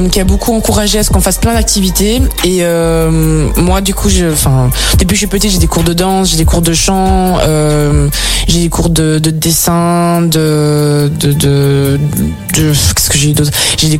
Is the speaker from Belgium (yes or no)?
yes; Belgium; also born or lived in United States; je suis né aux États-Unis, je suis venu en Belgique quand j'avais un an. Puis, d'origine du Congo et des îles Caraïbes et de Belgique aussi un petit peu, mais quand même plus africaine, quoi.